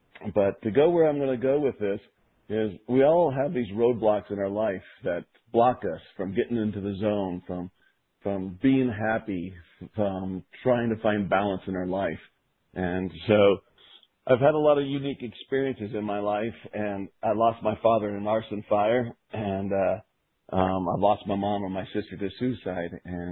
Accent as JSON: {"language": "English", "region": "Colorado", "country": "United States", "tie": "born or raised there", "said": "I grew up in Colorado and blessed to have a great family."}